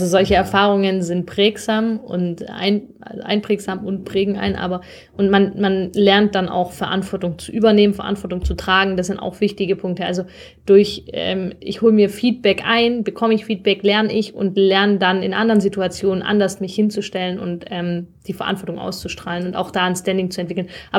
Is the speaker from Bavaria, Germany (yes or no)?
no; Stuttgart, Baden-Württemberg, Germany; born or raised there